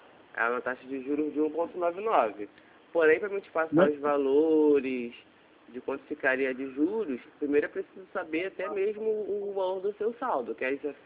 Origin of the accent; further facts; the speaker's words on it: Rio de Janeiro, Brazil; Eu sou aqui do Rio de Janeiro.